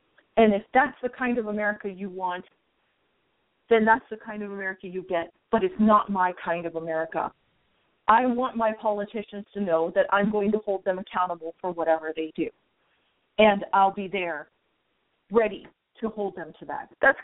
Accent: United States; I'm an American. Damn it, I have a say in what happens in my country and with my judicial system.

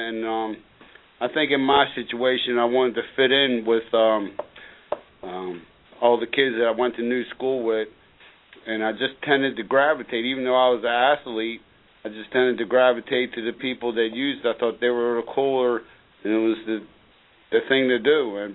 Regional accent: Maryland, United States; Well, like Barry, I came from Baltimore County, in almost like identical situation.

